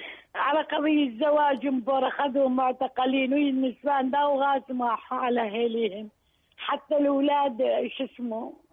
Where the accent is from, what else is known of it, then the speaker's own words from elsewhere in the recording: Iraq; أنا من العراق.